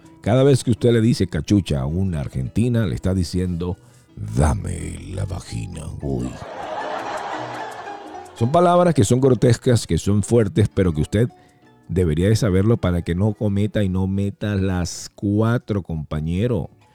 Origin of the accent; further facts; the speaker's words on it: Venezuela; ¿Qué es un gorro para nosotros los que somos venezolanos?